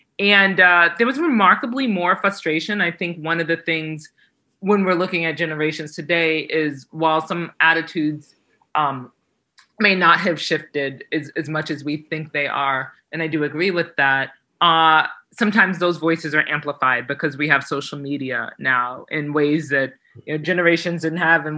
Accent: New Jersey, United States; When I was growing up, for example, you know, I grew up in New Jersey

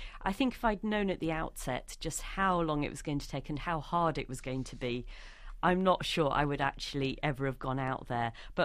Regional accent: United Kingdom; I'm terribly British in that respect.

